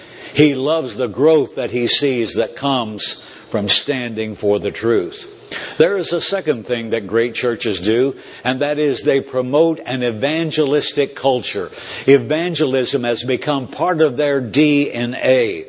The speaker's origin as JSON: {"language": "English", "region": "Indiana", "country": "United States", "said": "Listen, I'm from Indiana, and Indiana University and Kentucky Wildcats, I mean, those, they often go head-to-head."}